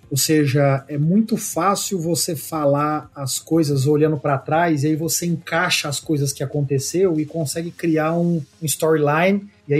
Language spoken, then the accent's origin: Portuguese; Uberaba, Minas Gerais, Brazil; moved away as an adult; now in São Paulo, Brazil; Claro, cara, eu sou um cara do interior do Brasil, sou de Uberaba, Minas Gerais.